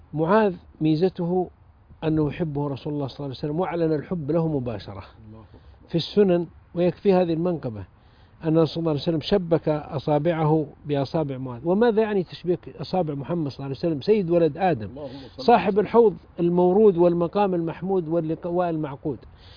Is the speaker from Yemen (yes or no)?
yes; Taiz, Taiz Governorate, Yemen; أنا زرت مسجده في تعز في جامع الجند هذا في مدينتي هذا